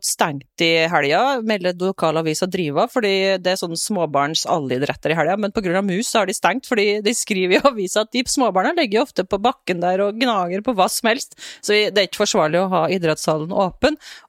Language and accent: Norwegian; Surnadal, Møre og Romsdal, Norway; Altså, jeg kommer jo da fra Surnadal, eller bor i Surnadal